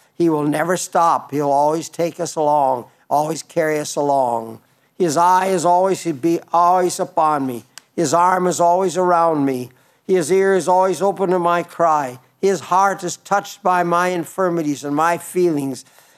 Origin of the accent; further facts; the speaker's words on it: United States; born there; but I was born in America.